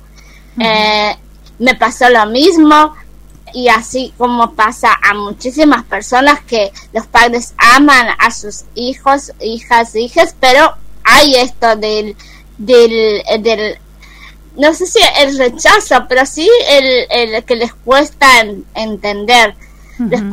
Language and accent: Spanish; Misiones, Argentina; yo soy de Misiones, así que viví en el monte, en Misionero, literalmente